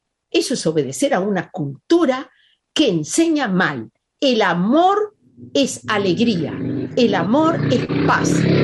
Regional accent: Argentina; lo digo yo, como argentina, que decimos lo de que no nos da el cuero.

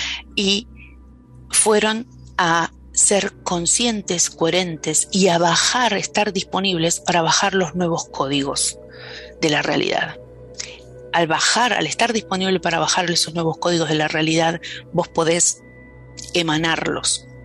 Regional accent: Argentina; porque yo soy argentina

